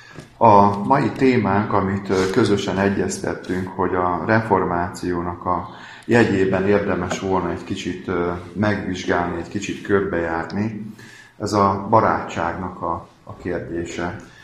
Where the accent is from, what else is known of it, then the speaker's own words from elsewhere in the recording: Békéscsaba, Békés, Hungary; born there; Hát én itt születtem, Békés Csabán